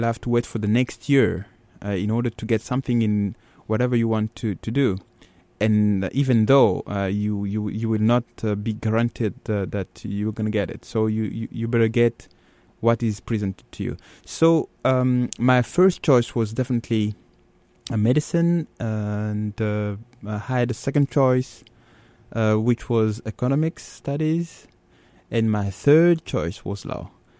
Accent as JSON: {"language": "English", "country": "DR Congo", "first_language": "Chiluba", "second_language": "English", "lives_now": "Portland, United States", "said": "Yes, I think I'm also grateful because I met so many fellow Congolese citizens here"}